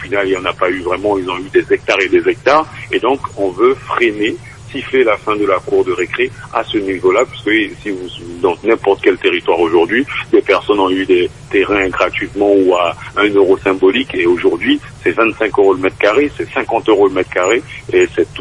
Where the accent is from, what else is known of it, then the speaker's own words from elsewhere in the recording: French Guiana; surtout que je venais de loin, de la Guyane, pour défendre mon territoire, défendre notre territoire.